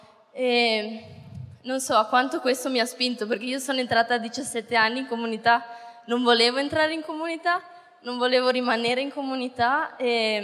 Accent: Vicenza, Veneto, Italy; sono entrata a Mogliano Veneto e io vengo da Vicenza, quindi ero vicino a casa

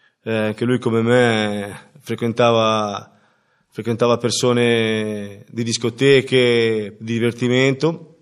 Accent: Cesena, Emilia-Romagna, Italy; vengo da Cesena, ho 42 anni

